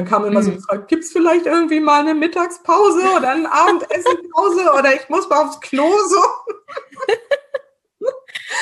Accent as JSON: {"language": "German", "country": "Germany", "said": "Und ich so, ja, ich bin aus Deutschland."}